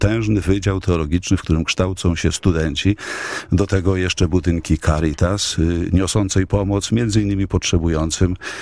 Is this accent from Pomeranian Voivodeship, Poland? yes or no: no; Poznań, Greater Poland Voivodeship, Poland; jesteśmy jako poznaniacy dumni z tego, że mamy największe skarby dziedzictwa kulturowego i religijnego.